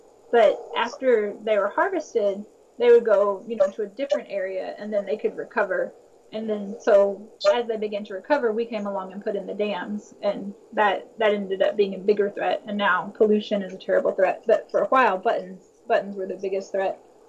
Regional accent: Kentucky, United States; So I'm from Kentucky

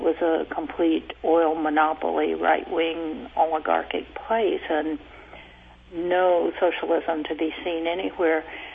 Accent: Oklahoma, United States; I call the first chapter in my memoir of growing up in Oklahoma, Red Diaper Baby with a question mark

